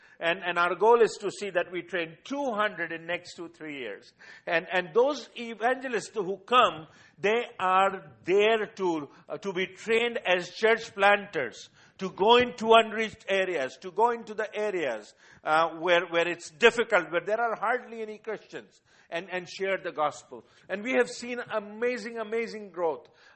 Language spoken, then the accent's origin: English; India; English is a second language; I was born and raised in India. I came and studied in America for 3 years. I was in Dallas. I was in Cincinnati. I was in North Carolina and all those areas. But I returned back.